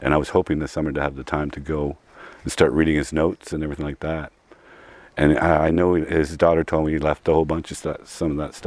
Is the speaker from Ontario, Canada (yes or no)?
yes; North Bay, Ontario, Canada; That was my back door when I grew up in North Bay.